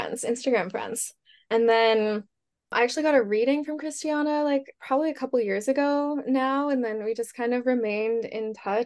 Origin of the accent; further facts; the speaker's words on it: Calgary, Alberta, Canada; I grew up in suburbia in Calgary, Alberta, in a very normie life. And, you know, I'm not in a religious family at all whatsoever